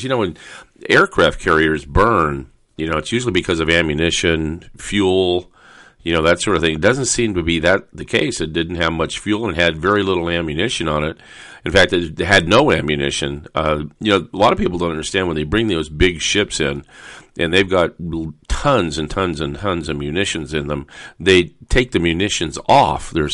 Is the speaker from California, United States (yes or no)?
yes; El Toro, California, United States; I grew up around El Toro Marine Base in Southern California, and of course, jets and aircraft